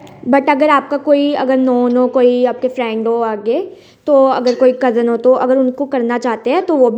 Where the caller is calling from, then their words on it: Ambala, Haryana, India; अम्बाला से government PG college के back side ही ना एक हार्ट्रॉन स्किल सेंटर है हमारा। हाँ जी मैं वहीं से बात कर रही हूँ।